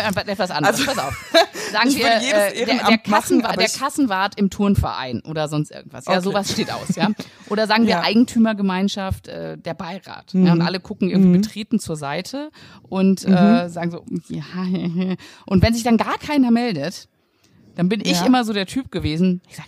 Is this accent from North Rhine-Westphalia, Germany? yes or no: yes; Cologne, North Rhine-Westphalia, Germany; ich komme aus Köln